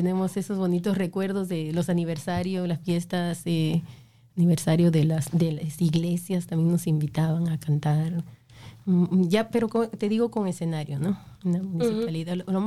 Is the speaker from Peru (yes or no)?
yes; Lima, Peru; moved away as an adult; now in United States; De Perú, de Lima, Perú.